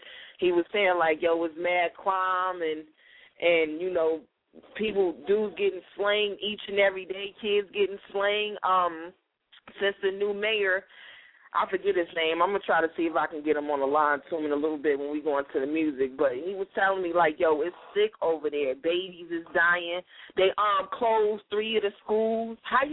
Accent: Detroit, Michigan, United States; That's the same thing that's going over in my hometown, Detroit, Michigan.

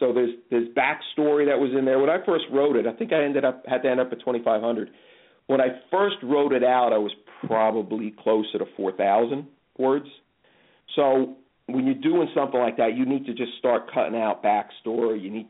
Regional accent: New York, United States; also born or lived in New Jersey; This is, I grew up in New York, Northern Jersey, so all of these areas and times are very familiar to me.

